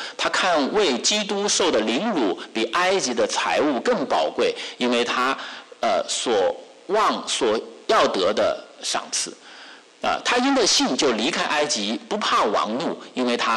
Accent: Wuhan, Hubei, China; 很多弟兄姊妹也知道我是来自于中国武汉啊。那么很多年前我在中国大陆中国武汉迦南教会服侍的时候

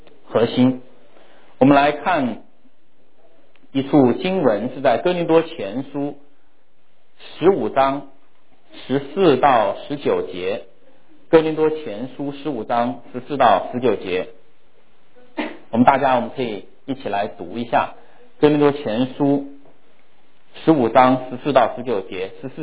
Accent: China; 那么我又要谈到我们以前在中国大陆的例子。那么在上个世纪80-90年代在我的家乡呢

